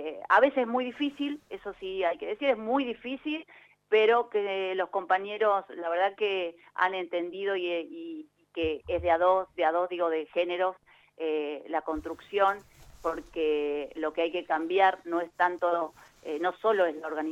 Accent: Caleta Olivia, Santa Cruz, Argentina; yo soy de Cadete Olivia, soy hija de Piefiana, zona petrolera

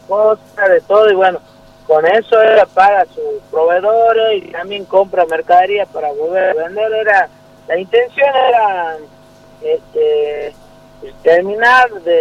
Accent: Tartagal, Salta, Argentina; No, yo soy de Tartagal.

